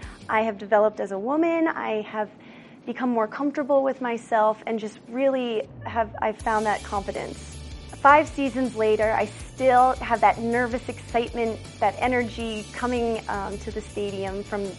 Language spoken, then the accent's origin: English; New Jersey, United States; now in Denver, United States; I'm originally from New Jersey, and this is my fifth season as a Denver Broncos cheerleader.